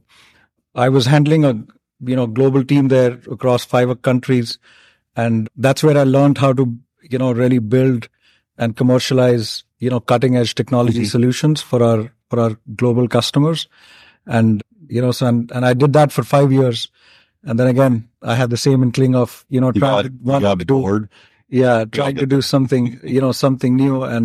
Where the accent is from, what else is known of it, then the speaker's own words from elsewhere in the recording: India; I grew up in India and I started my career in the hospitality industry back in India.